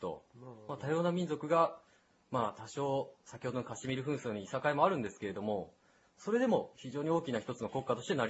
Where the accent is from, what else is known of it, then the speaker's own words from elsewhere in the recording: Takasaki, Gunma, Japan; 群馬県の高崎市出身です。